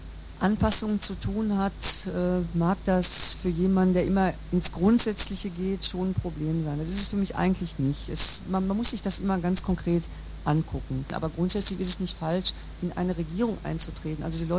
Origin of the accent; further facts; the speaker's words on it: Hagen, North Rhine-Westphalia, Germany; Ich komme nicht aus dem Osten, sondern aus Hagen in Westfalen